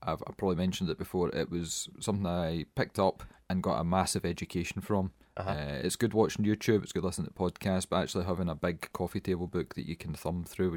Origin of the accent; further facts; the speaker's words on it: Scotland, United Kingdom; I'll save 50 pence, I am Scottish, I'll buy it on eBay